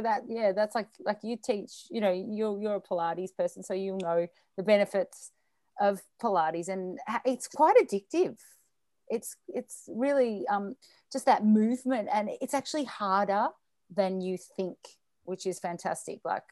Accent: Melbourne, Victoria, Australia; Okay, so I am from Melbourne.

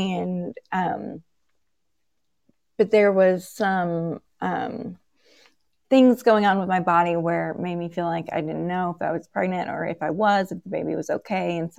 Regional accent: Georgia, United States; I was raised in South Georgia, if you notice the accent, and that's, where I live today.

